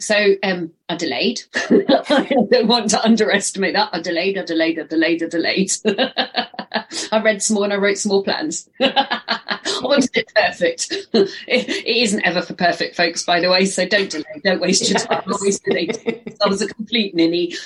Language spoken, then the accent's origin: English; United Kingdom; because I was kind of raised that way, you know, property and we're British and everything.